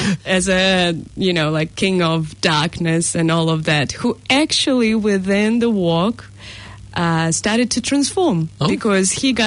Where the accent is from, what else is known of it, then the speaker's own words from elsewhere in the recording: Russia; English is a second language; now in New Zealand; I'm originally from Russia, as you can hear a weird accent maybe